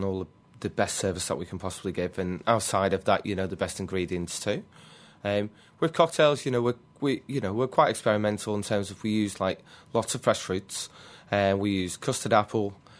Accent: England, United Kingdom; moved away as an adult; now in Australia; Basically, when I was growing up in England, I wanted to move to Australia.

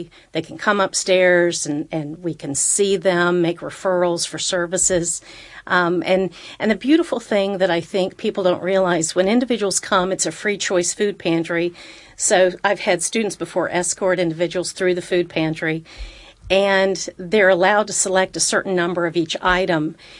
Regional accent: Appalachia, United States; I grew up in Appalachia, very, very poor. And my dad was a country preacher, one of his three jobs.

